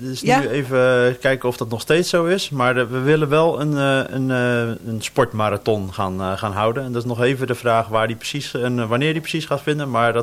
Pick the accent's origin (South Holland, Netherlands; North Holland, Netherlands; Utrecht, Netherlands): South Holland, Netherlands; Rotterdam; Ja, als Rotterdammer voelt dat wel heel fijn om op de Coolsingel binnen te komen.